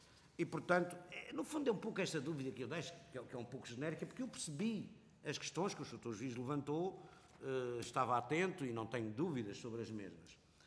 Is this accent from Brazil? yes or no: no; Madeira, Portugal; porque eu sou da Madeira, embora nunca tenha estado detido nem preso no continente